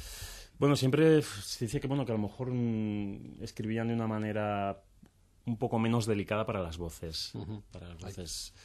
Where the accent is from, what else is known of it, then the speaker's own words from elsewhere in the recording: Madrid, Community of Madrid, Spain; Yo soy de Madrid